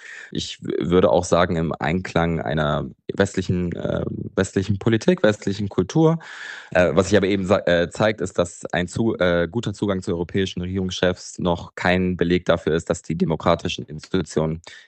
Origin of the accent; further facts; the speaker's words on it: Germany; Ich bin in Deutschland geboren und auch aufgewachsen